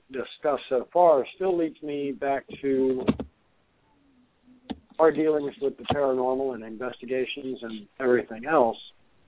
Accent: Ohio, United States; Yeah, but I grew up in Northwest Ohio, and in a little town outside of Springfield

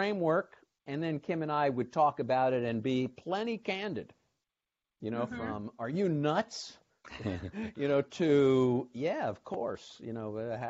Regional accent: Bronx, New York, United States; And maybe it's just that I grew up in the Bronx and my dad was a cop

